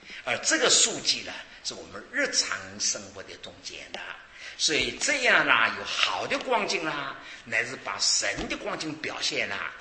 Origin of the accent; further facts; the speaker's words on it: China; 特别我们中国人，跟你讲话了，不要听他的话，要了解他会话的背后一个味道的。